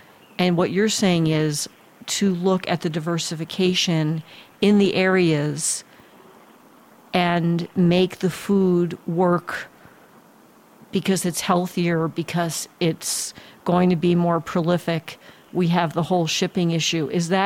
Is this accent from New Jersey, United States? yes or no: yes; New Jersey, United States; as a kid, I'm from New Jersey, and we used to collect them and do all.